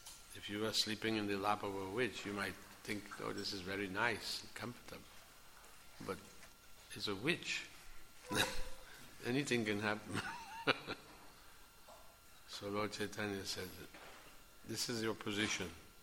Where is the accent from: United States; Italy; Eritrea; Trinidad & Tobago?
Trinidad & Tobago; I'm from Trinidad. Trinidad and Tobago is one country but two little islands in the Caribbean.